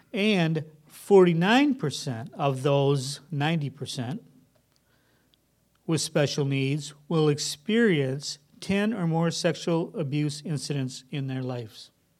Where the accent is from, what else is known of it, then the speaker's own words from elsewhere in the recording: Grand Rapids, Michigan, United States; also born or lived in Springfield, Missouri; we lived in Missouri 3 years. I grew up in Grand Rapids, but then I learned Chinese, and then I got sent down to Missouri, Springfield, Missouri.